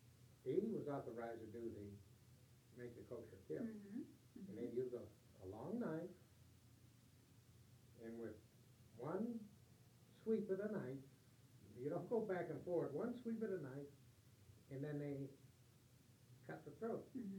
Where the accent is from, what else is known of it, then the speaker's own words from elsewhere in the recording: Youngstown, Ohio, United States; also born or lived in Canton; My youngest childhood, I was born in Canton, Ohio. And I guess we must have moved when I was. I can't remember entering into Youngstown